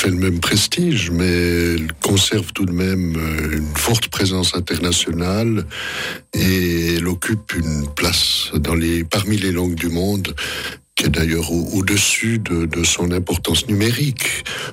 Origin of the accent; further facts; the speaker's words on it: Switzerland; ce qui nous amuse un peu en tant que Suisse, puisque ça fait maintenant plusieurs années qu'ici, cette question ne fait plus débat.